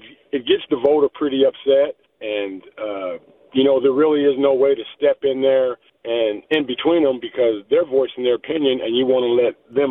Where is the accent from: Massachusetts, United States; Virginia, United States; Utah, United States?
Utah, United States; which I'm from Texas, born and raised in Utah, but live in Texas.